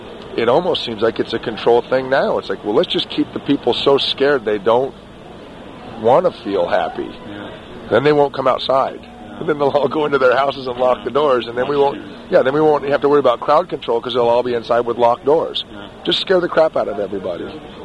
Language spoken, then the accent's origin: English; Los Angeles, California, United States; But, you know, growing up in Los Angeles, this was when I started noticing this